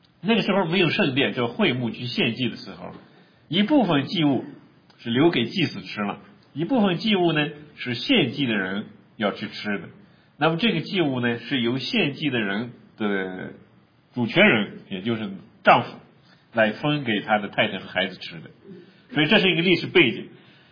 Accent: Northwest China, China; 相当于我们西北人喝黄酒

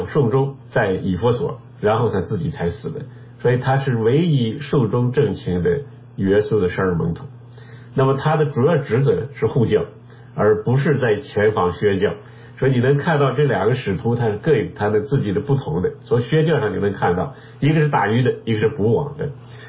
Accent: China; 因为我们中国人对道这个字呢有它非常深刻的含义在里面

